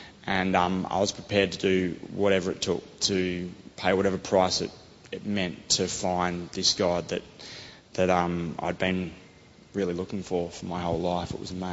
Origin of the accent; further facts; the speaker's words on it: Sydney, New South Wales, Australia; moved away as an adult; I was born in Sydney, and growing up, I probably spent most of my time on or in or under the water.